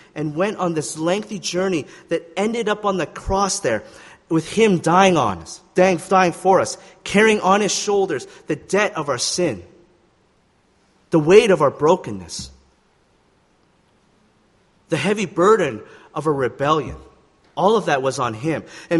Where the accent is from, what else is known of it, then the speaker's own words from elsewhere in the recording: Calgary, Alberta, Canada; now in Vancouver, Canada; I come from Calgary, and I can tell you that Vancouver's way better than Calgary.